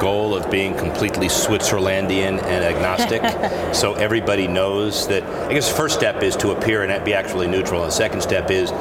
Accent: Florida, United States; And everybody knows that I'm from Florida.

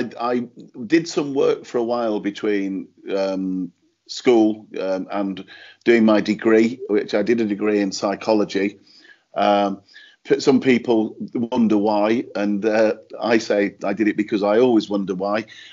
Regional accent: Manchester, North West England, United Kingdom; now in Liverpool, United Kingdom; I'm originally from Manchester, although I live in Liverpool now.

